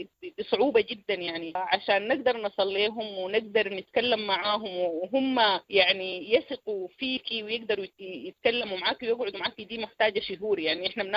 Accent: Sudan

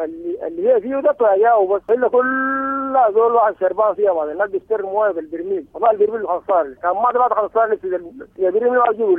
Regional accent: Sudan; قريتنا دي اكبر قرية في ولاية سنار.

